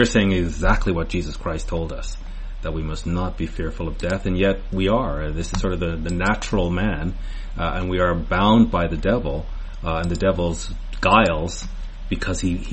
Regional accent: Canada; Murray and I are Canadian.

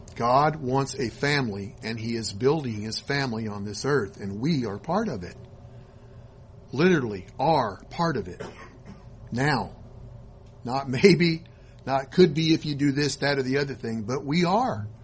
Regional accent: West Coast, United States; now in McKinney, United States; Because even though we're from the West Coast, we're all here in the McKinney area within 20 minutes of each other.

